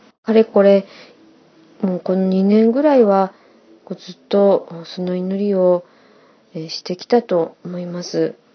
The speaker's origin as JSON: {"language": "Japanese", "region": "Oita", "country": "Japan", "moved": "yes", "lives_now": "Tokyo, Japan", "said": "九州の大分から4年前に上京してきて"}